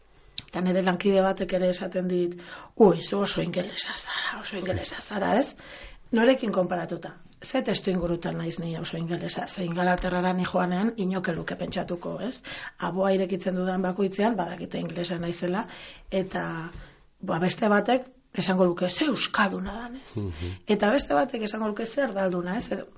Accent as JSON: {"language": "Basque", "town": "Barakaldo", "region": "Basque Country", "country": "Spain", "tie": "born or raised there", "said": "Horrelakoa da Bilboko parte grisau, eta horrelakoa da Barakaldo ere, nire herria. Auzo itxusi hauen ondorio dira nire izaera, nire hitz egiteko modua"}